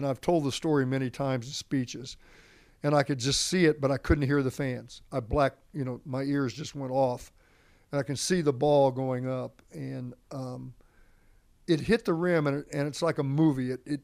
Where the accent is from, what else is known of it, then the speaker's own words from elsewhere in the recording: Indiana, United States; So that's growing up in Indiana.